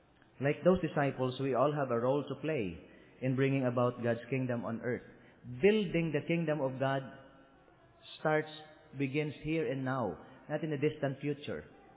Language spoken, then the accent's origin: English; Philippines; That is a big problem also in my home country. In the Philippines